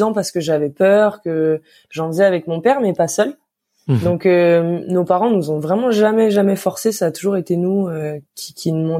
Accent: Lyon, Auvergne-Rhône-Alpes, France; c'est que je viens de Lyon et ma machine était sur Lyon

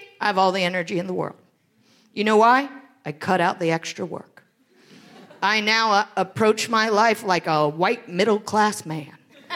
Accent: Greenville, Ohio, United States; now in New York City, United States; because I was told growing up in Greenville, Ohio, in order to get into a very good university, I would have to do very well in school.

